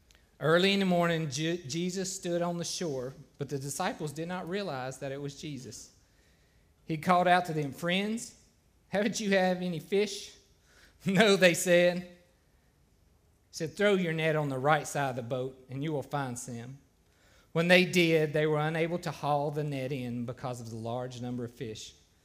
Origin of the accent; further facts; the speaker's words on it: Virginia, United States; I grew up in South Central Virginia around Smith Mountain Lake.